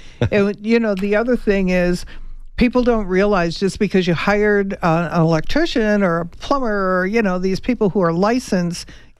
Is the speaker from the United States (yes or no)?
yes; Chicago, Illinois, United States; I'm from Chicago.